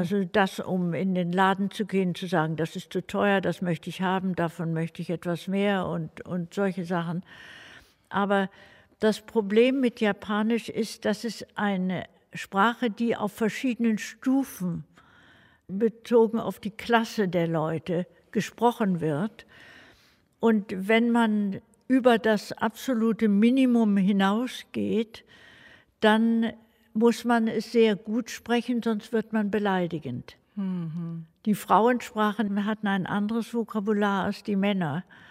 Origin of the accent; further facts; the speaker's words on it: Baden-Württemberg, Germany; Ich bin eine Schwäbin.